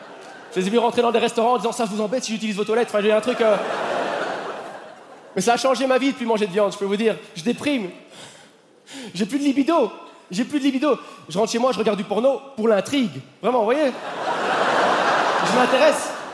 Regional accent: Belgium; Comment ça a été dur pour nous, en tant que Belge, de perdre contre la France en particulier

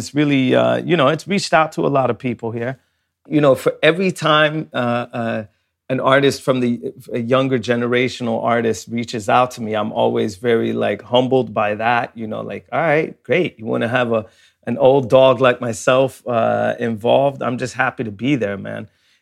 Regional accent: Sweden; when I grew up in Sweden, when I was coming up as a rapper, you didn't really have gangsta rap in Sweden in the same way.

